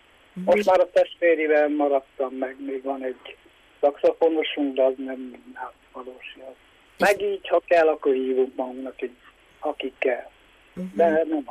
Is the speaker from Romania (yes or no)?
yes; Székelyszenterzsébet, Harghita, Romania; 1968. október 27-én születtem, Székelykeresztúron, Szent Erzsébeti lakós vagyok, és... az iskolát itt jártam 8 osztály, utána 2 évet Keresztúron, a Lüceumban.